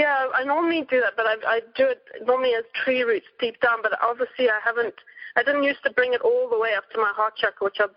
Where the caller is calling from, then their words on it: North West England, United Kingdom; It's sort of northern England, so it's about an hour from Manchester.